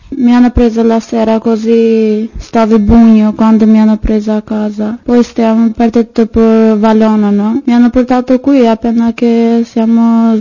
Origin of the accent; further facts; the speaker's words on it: Albania; Italian is a second language; Cioè adesso ho paura perché sono albanese, no?